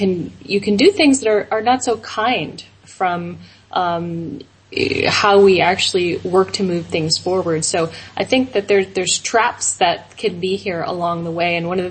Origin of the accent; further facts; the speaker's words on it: United States; born there; By the way, I know that I was born in the United States. I did move to Hawaii, which does consider itself sovereign from the United States.